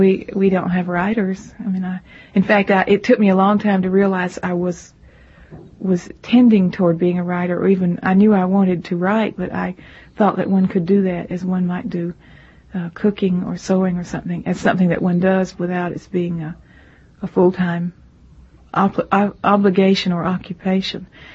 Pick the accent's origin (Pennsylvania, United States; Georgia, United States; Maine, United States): Georgia, United States; also born or lived in Brunswick, Georgia; No, I've lived all over Georgia.